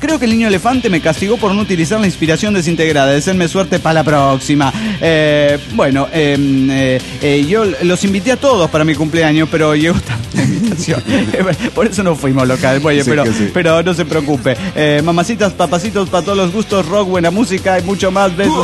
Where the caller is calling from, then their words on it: Guadalajara, Jalisco, Mexico; desde Guadalajara les saluda